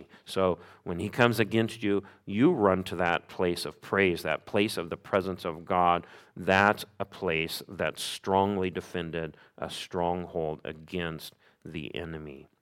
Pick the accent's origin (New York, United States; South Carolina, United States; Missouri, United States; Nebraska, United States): Missouri, United States; When I grew up in Missouri, and my brothers and I joined the Boy Scouts